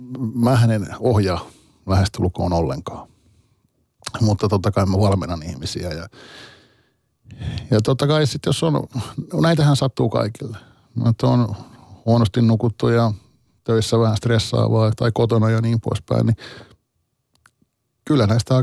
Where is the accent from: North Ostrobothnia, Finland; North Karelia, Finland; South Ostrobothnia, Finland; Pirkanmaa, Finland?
Pirkanmaa, Finland; Toijala; born or raised there; also born or lived in Valkeakoski